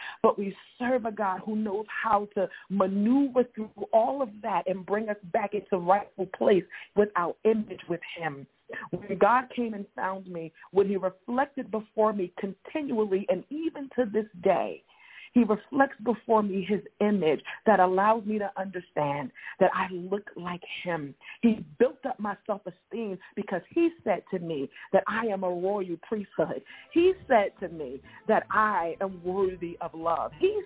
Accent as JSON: {"language": "English", "town": "Bronx", "region": "New York", "country": "United States", "tie": "born or raised there", "said": "because I grew up in the South Bronx, because I had an alcoholic mother."}